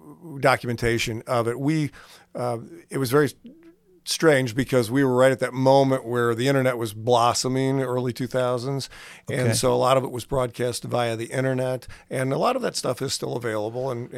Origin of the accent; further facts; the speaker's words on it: Alton, Illinois, United States; So I did growing up in Alton and the Godfrey area.